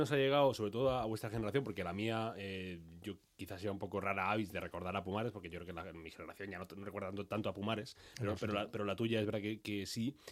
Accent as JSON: {"language": "Spanish", "town": "Granada", "region": "Andalusia", "country": "Spain", "tie": "born or raised there", "said": "yo me he puesto algún viaje que hago Madrid-Granada, viaje a mi tierra natal."}